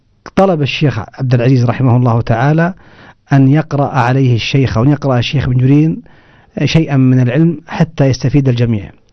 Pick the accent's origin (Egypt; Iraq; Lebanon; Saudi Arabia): Saudi Arabia; فيه طرفة حصلت لي أحد النساء الوجهات عندنا في السعودية